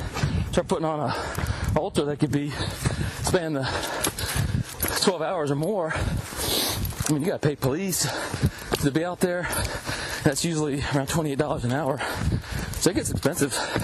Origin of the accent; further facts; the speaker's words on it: Ashland, Virginia, United States; Live in Ashlyn, Virginia, which is affectionately known by locals as the center of the universe.